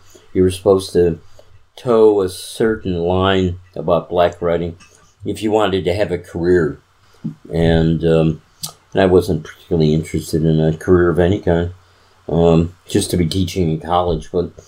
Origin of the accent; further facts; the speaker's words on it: Chicago, Illinois, United States; And I said, oh, and I'm from Chicago, so does this mean you can't understand anything by a white writer from Chicago